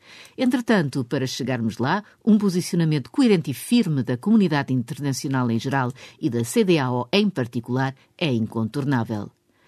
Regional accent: Guinea-Bissau; Somos nós, guineenses, que vamos resolver estes problemas com o diálogo entre os guineenses.

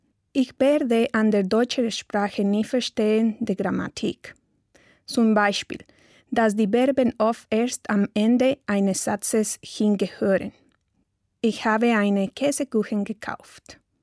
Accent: Quito, Pichincha, Ecuador; German is a second language; Ich bin Ecuadorianer. Ich komme aus Ecuador, aus der Hauptstadt Quito. Ich habe in 1986 geboren.

